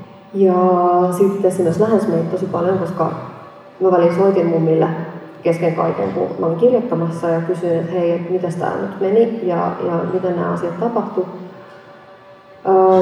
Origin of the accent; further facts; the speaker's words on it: Helsinki, Uusimaa, Finland; me kotona puhuttiin viroa, ja mä oon siis Helsingistä kotoisin. Isovanhemmat asuivat Virossa, ja mä luulin, että me ollaan virolaisia